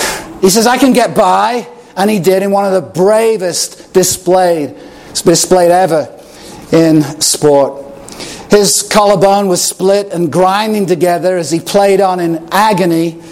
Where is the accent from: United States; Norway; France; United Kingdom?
United Kingdom; Chester, North West England; I grew up in Chester, England, 21 miles from Liverpool